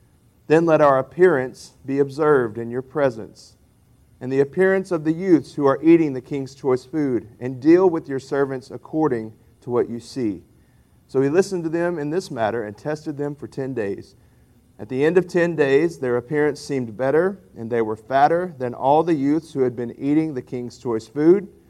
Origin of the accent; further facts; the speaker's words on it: Texas, United States; born there; Born in June in East Texas, and so it was probably hot from the very beginning